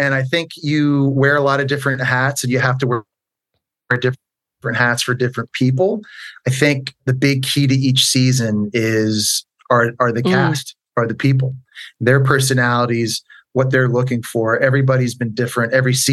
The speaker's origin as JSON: {"language": "English", "country": "Canada", "tie": "born or raised there", "said": "I grew up in Canada."}